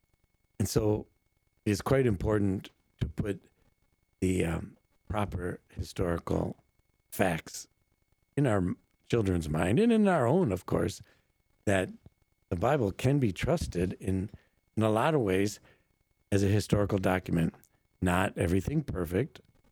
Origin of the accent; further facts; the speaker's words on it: Downers Grove, Illinois, United States; I'm from Downers Grove, Illinois. Can you believe that?